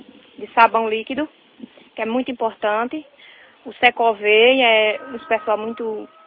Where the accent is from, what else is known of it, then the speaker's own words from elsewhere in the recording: Jatiúca, Brazil; Eu sou de Jatiúca, faço parte daqui do Carrapato, da comunidade. Sou agricultora.